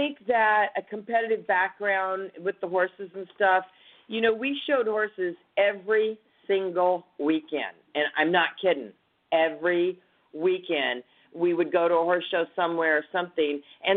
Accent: Brawley, California, United States; also born or lived in Yuma; I was born in Yuma, Arizona, and then I was raised in a little town called Brawley, California, very, very close to the Mexicali border.

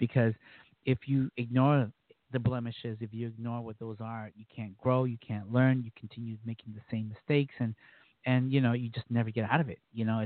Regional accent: Boston, Massachusetts, United States; Growing up in the United States, in Boston area, you don't see that tradition kind of alive

